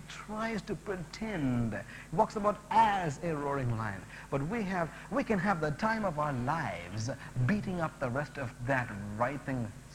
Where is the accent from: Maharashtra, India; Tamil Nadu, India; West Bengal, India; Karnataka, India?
Tamil Nadu, India; Chennai; born there; Madras is one of the four biggest cities in India: New Delhi, Calcutta, Bombay, Madras. I was born in Madras.